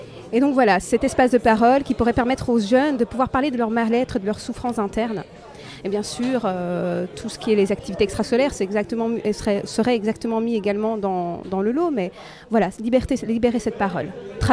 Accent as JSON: {"language": "French", "town": "Anderlecht", "region": "Brussels", "country": "Belgium", "said": "moi je suis anderlectoise"}